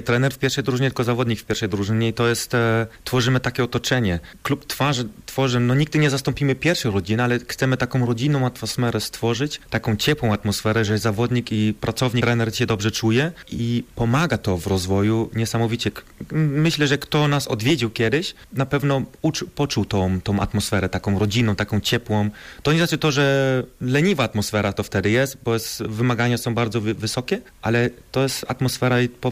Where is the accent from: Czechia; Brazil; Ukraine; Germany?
Germany; Leverkusen, North Rhine-Westphalia; also born or lived in Elbląg; urodzony jestem w Elblągu, wychowany, ale w Leverkusen i od malutkiego kibic, a od 20 lat w klubie pracuję.